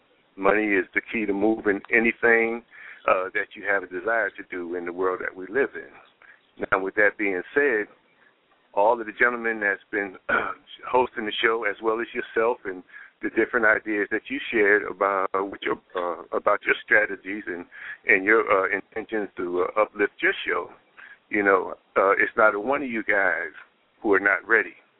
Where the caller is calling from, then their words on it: Houston, Texas, United States; I'm calling in from Houston, Texas